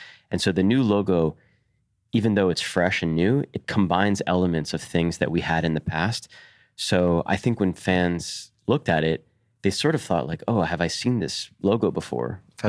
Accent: Cleveland, Ohio, United States; born there; I was born in Cleveland, Ohio.

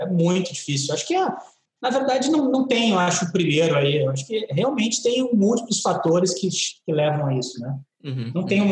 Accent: Rio Grande do Sul, Brazil; eu não gosto da cor vermelha, tá? Como gaúcho

